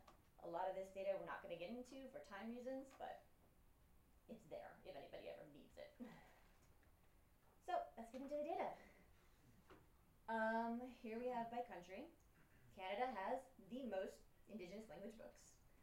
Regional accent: London, United Kingdom; Because I was from London, this had to be a lot of armchair research, unfortunately.

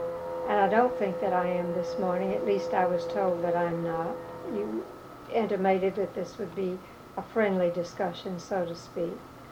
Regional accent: the South, United States; accent: Southern; that I did not reflect that I am from the South, and let me give you an example of coming from the South

